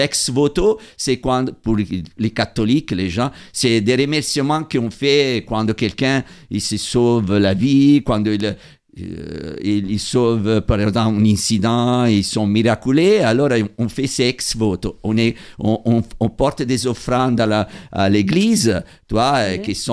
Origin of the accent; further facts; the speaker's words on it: Italy; Oh, et je suis italien, des fois ça me vient napolitain.